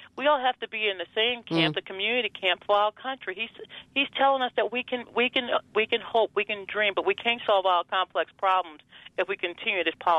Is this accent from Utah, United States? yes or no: no; New Orleans, Louisiana, United States; as a little girl growing up in the Deep South. I knew what was happening downtown in the city of New Orleans.